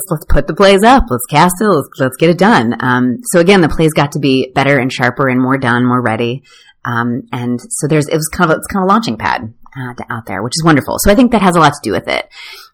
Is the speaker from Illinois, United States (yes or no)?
no; Atlanta, Georgia, United States; I grew up in Atlanta, and so, you know, half my friends were African-American